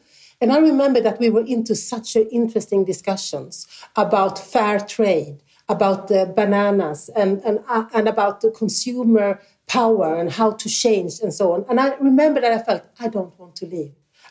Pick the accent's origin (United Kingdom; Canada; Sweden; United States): Sweden; English is a second language; if not I who has been born and brought up in Sweden, still one of the best countries in the world.